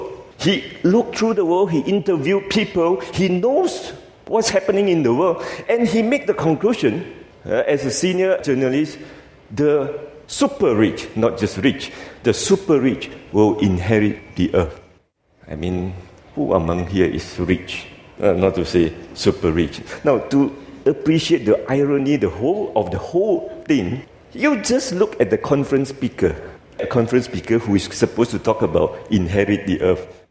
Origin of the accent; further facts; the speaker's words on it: Indonesia; You know why? I come from Indonesia. You see, I'm wearing a batik here. You see, I come from Indonesia.